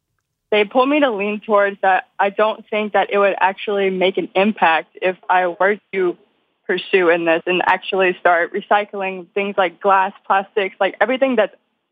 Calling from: Louisiana, United States; South Louisiana.

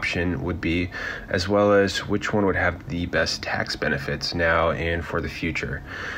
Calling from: Seattle, Washington, United States; I'm from Seattle.

